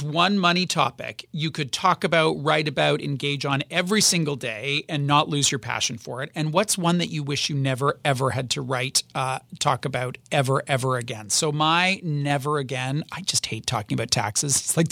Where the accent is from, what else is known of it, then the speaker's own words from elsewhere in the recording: Canada; As a Canadian